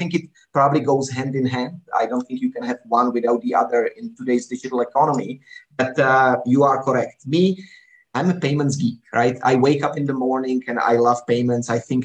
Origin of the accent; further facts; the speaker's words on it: Canada; I came from Canada, and US and North America, generally, we don't like the approach Europe usually takes